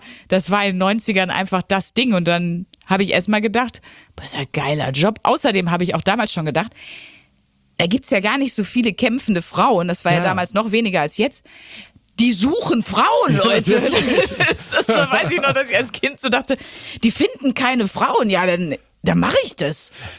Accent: North Rhine-Westphalia, Germany; wir sind beide aus dem Ruhrgebiet. Unsere Omas kommen beide aus Altenessen, aus der Parallelstraße.

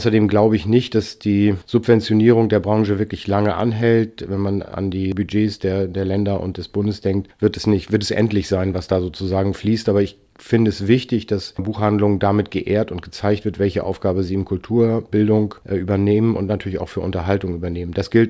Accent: Hanover, Lower Saxony, Germany; Also ich komme aus Hannover

